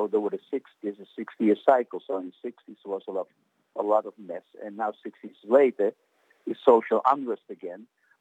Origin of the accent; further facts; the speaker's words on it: Netherlands; I come from the Netherlands